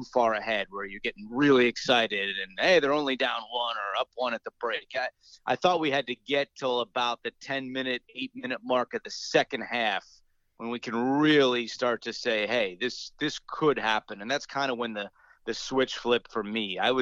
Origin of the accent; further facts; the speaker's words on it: New Jersey, United States; Well, I can't tell you that growing up in New Jersey, I was a huge FDU fan.